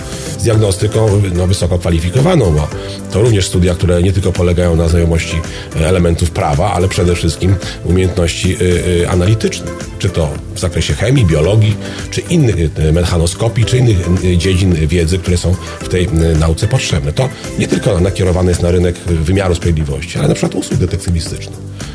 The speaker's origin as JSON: {"language": "Polish", "town": "Zamość", "region": "Lublin Voivodeship", "country": "Poland", "tie": "born or raised there", "said": "Pochodzę z miasta bardzo podobnego do Puław, to moim rodzinnym miastem jest Zamość. W tym samym województwie, choć gdzie indziej położone"}